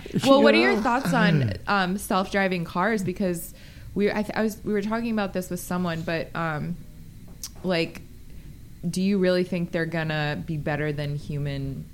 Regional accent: Las Vegas, Nevada, United States; also born or lived in Vermont; I grew up in Vegas. I learned to drive at 17. My parents waited. But I went to college all on the East Coast.

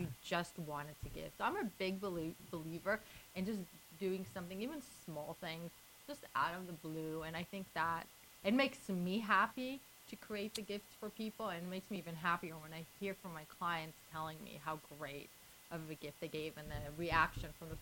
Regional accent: Israel; I'm from Israel, and my name in Hebrew means ray of light.

